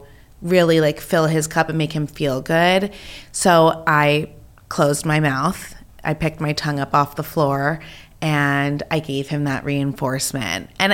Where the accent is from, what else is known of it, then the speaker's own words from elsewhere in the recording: New York, United States; You know, growing up in New York is, I mean, how lucky, you know, like New York is the coolest city in the world.